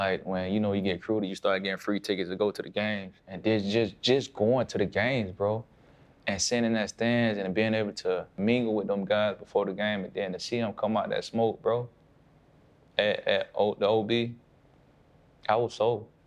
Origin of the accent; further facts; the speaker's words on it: Palm Beach, Florida, United States; I know he's from the Mark, I'm from Palm Beach. We share a tie.